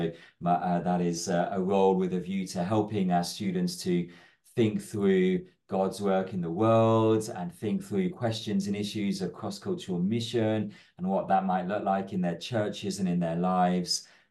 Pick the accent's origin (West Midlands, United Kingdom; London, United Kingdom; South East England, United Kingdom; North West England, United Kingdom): West Midlands, United Kingdom; Birmingham; I grew up in Birmingham.